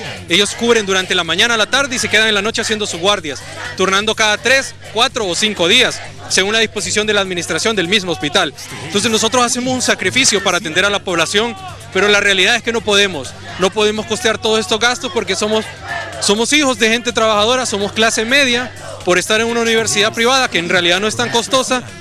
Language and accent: Spanish; Honduras; Lo que nosotros pedimos es un derecho como hondureños.